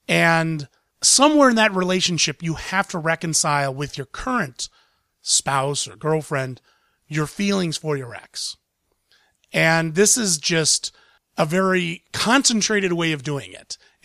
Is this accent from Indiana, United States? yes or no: no; Columbus, Ohio, United States; It's opening locally in my hometown, Columbus, Ohio, this weekend.